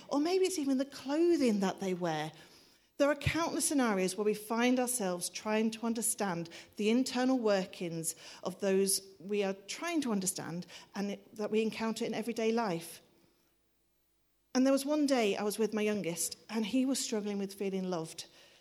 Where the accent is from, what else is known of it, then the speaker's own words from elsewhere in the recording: England, United Kingdom; I'm not a Hebrew scholar, I'm just English.